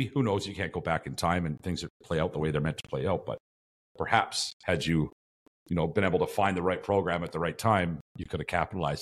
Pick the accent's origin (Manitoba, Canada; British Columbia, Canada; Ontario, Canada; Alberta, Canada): Alberta, Canada; Calgary; also born or lived in Saskatchewan; So for me, moving away from Saskatchewan back to Calgary, my hometown, was what it took for me to get sober.